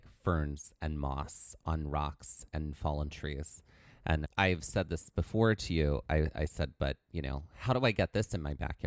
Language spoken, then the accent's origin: English; Mississippi, United States; What I kind of loved about this was growing up in Mississippi, moss meant one thing.